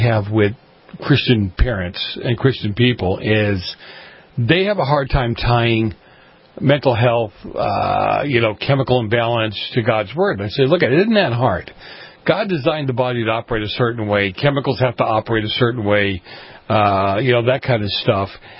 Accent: Boston, Massachusetts, United States; You know, I grew up in Boston. I grew up in an area that was highly influenced by the mafia.

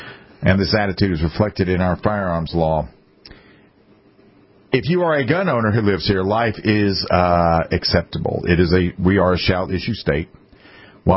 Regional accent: South Carolina, United States; Number three, no surprise to me, South Carolina, my home state.

